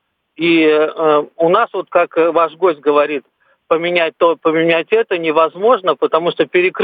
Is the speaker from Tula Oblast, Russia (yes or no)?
no; Saint Petersburg, Russia; Я из Санкт-Петербурга.